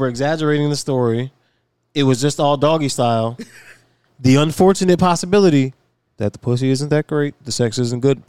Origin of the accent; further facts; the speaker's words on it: Virginia, United States; I'm from Virginia, man. We love ham. We love them ham hocks.